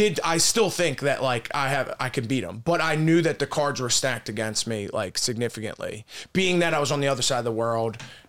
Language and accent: English; Springfield, Pennsylvania, United States; Pennsylvania. It's like 10 minutes from the Philly airport.